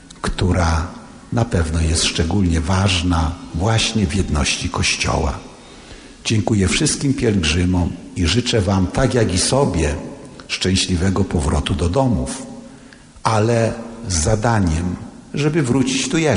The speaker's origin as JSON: {"language": "Polish", "town": "Pleszew", "region": "Greater Poland Voivodeship", "country": "Poland", "tie": "born or raised there", "said": "bo się urodziłem w Pleszewie, w szpitalu sióstr służebniczek. Tutaj odbyłem wszystkie edukacje do momentu seminarium"}